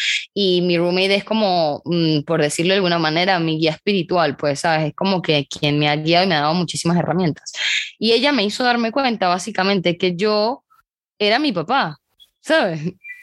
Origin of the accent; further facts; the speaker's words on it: Venezuela; now in Panama; yo me fui de Venezuela con un novio. Y luego terminé allá en Panamá